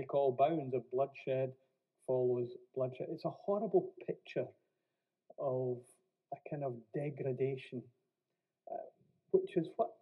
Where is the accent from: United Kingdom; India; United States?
United Kingdom; Glasgow, Scotland; I was brought up in Glasgow, but even I'm shocked at what I hear.